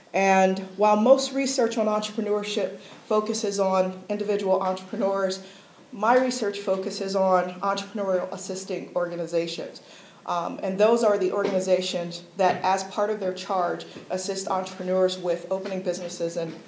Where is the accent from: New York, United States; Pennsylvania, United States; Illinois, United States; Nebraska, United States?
Pennsylvania, United States; Pittsburgh; I am from Pittsburgh, and I did my master's down the street at Carnegie Mellon, so I'm very familiar with Pittsburgh. Very interesting to grow up here, go away to college, come back, go to graduate school, go away, come back as a professional several times